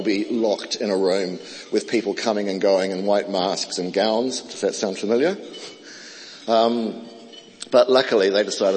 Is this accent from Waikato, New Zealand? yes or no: no; Auckland, New Zealand; So a little bit about me. I am born and bred in Auckland.